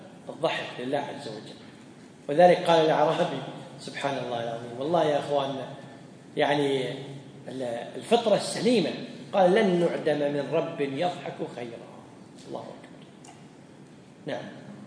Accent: Kuwait; الشمس الآن عندنا في الكويت غربت ولا لا؟

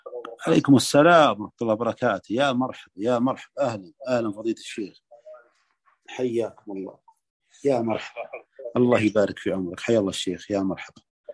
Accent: Saudi Arabia; القتال في الحد الجنوبي عندنا في السعودية أو ما شابه ذلك

